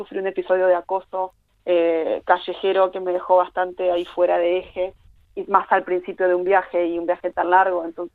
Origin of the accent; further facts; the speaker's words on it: Argentina; yo vengo de Argentina, la situación económica nuestra nunca es favorable